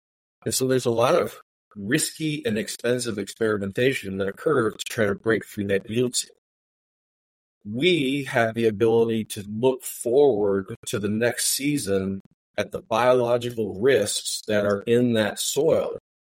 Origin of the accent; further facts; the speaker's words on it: Illinois, United States; now in Georgia, United States; I'm from the Midwest. Grew up on a seventh generation farm in Illinois, and currently reside in Georgia.